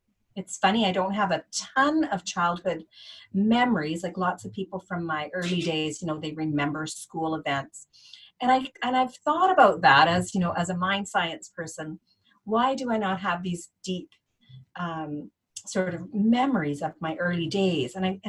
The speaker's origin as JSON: {"language": "English", "region": "British Columbia", "country": "Canada", "tie": "born or raised there", "said": "I grew up on the west coast of Canada. So in just outside of what's called the Okanagan, which is kind of like our orchards and wine country."}